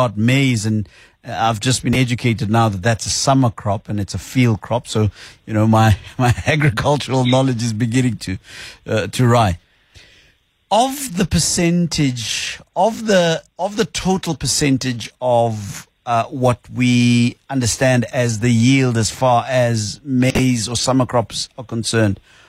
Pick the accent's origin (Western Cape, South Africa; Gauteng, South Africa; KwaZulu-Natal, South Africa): Gauteng, South Africa; Pretoria; I come from Pretoria